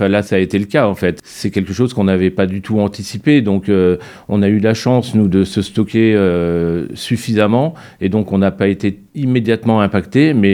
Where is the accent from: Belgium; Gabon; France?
France; Ligny-en-Barrois, Grand Est; moi je suis originaire de Lorraine, hein, j'ai grandi dans une petite ville qui s'appelle Lignan-Barrois